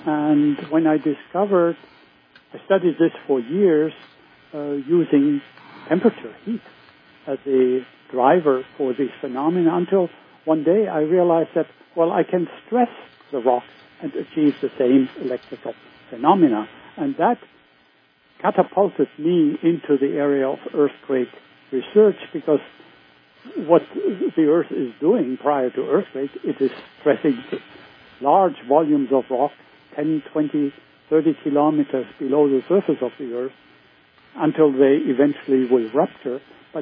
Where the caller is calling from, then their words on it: California, United States; I'm calling here from the Silicon Valley.